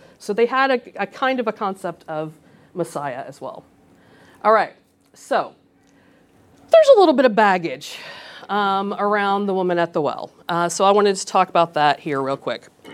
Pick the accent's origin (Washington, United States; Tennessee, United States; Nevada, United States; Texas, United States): Tennessee, United States; Dyersburg; accent: Dyersburg, Tennessee; Dyersburg, Tennessee. And so it comes out more when I'm talking to people from Dyersburg or if I am tired.